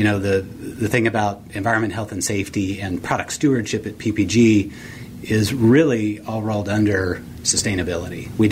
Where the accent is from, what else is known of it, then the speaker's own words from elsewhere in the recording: Pittsburgh, Pennsylvania, United States; I am a Pittsburgher. I grew up in Pittsburgh. Went to school at the University of Pittsburgh.